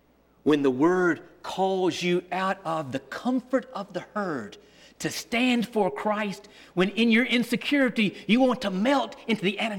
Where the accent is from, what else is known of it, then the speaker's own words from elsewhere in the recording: Montgomery, Alabama, United States; In my hometown, Montgomery, Alabama, 1961, long before y'all were born